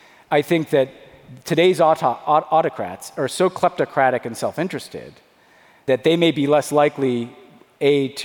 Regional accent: United States; I had to deprogram myself as an American born in 1977 that I grew up in the most peaceful, prosperous, and stable environment in human history.

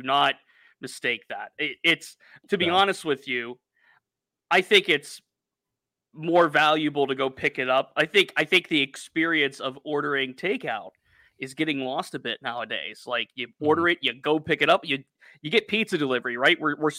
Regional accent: Hermitage, Pennsylvania, United States; But the mall in my hometown, Hermitage, Pennsylvania, just closed this past weekend. Like, that was the place where I grew up, like, walking the halls.

